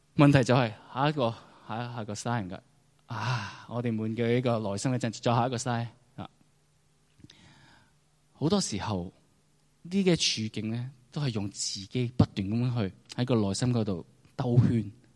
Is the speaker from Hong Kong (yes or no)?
yes; Hong Kong; 即係我哋香港人生活嗰個處境